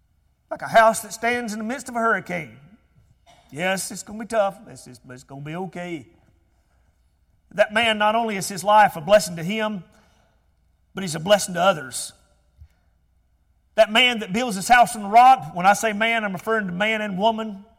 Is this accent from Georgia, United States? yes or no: yes; Georgia, United States; it reminded me of my home I was raised in there in Georgia.